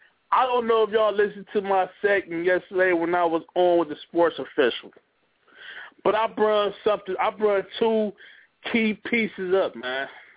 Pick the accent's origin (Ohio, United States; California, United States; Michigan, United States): Ohio, United States; Cleveland; I don't care if the Browns go 0-16. Man, I'm still from Cleveland, man.